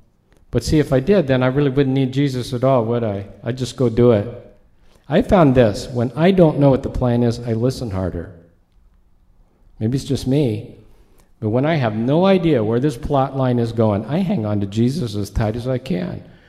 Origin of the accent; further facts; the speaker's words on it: Idaho, United States; When I was a kid growing up in Idaho, we had cattle prods